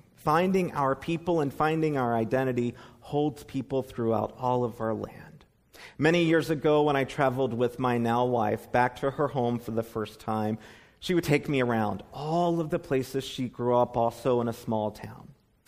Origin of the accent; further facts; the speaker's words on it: North Carolina, United States; I would explain, well, I'm from North Carolina. I don't think you know my people.